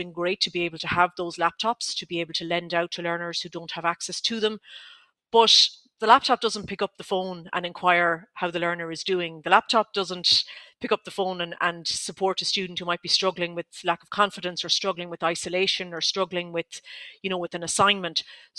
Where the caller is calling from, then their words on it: Roscommon, Connacht, Ireland; Now, I'm coming today from Roscommon, and I've been lucky enough to be able to get onto the new fibre broadband system.